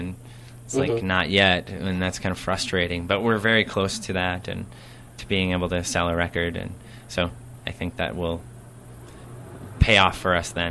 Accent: Midwest, United States; We're all from the Midwest, and we came out here

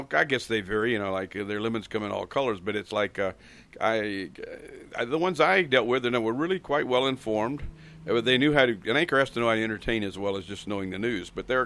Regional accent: Florida, United States; I guess certainly by the time I was 15, I was raised in Florida.

